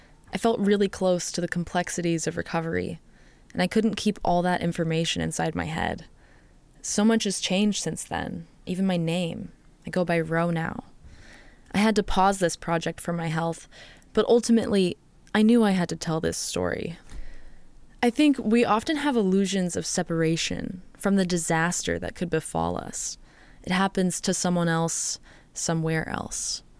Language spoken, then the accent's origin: English; Talent, Oregon, United States; Still, I didn't think of Talent, my hometown, as part of a frontline community.